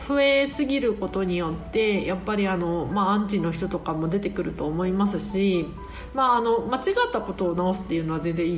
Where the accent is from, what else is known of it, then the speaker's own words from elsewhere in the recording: Sanjo, Niigata, Japan; also born or lived in Saitama; 私実は生まれは埼玉で育ちが新潟なんです。まあ新潟にいた期間の方が長いけど、まあ埼玉も大好きな感じなんですが、まあその私が生まれ育った新潟県の三条市の